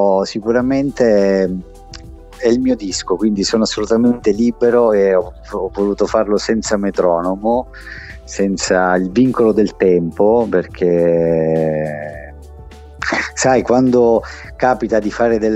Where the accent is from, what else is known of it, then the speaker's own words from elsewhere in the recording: Sicily, Italy; moved away as an adult; io me ne sono andato via dalla Sicilia per seguire il sogno della musica che avevo 19 anni